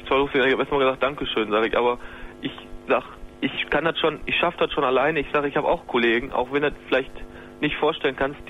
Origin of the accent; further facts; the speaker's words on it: Essen, North Rhine-Westphalia, Germany; bei uns hier in Essen. Ich komme aus Essen